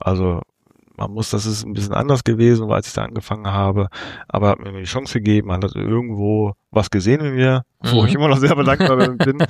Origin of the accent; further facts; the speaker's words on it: Gütersloh, North Rhine-Westphalia, Germany; Ich komme aus Gütersloh. Bin 43 Jahre alt